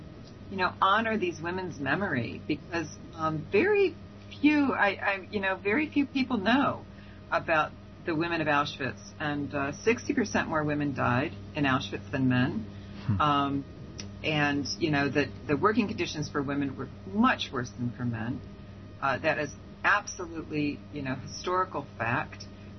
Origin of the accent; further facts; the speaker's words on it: United States; I'm a Gentile. I am American.